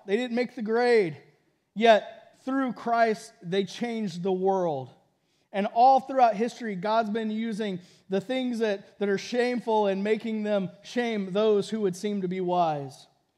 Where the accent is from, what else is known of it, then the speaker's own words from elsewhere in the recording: Texas, United States; also born or lived in Oregon; I lived in Oregon for 10 years. I grew up in Texas.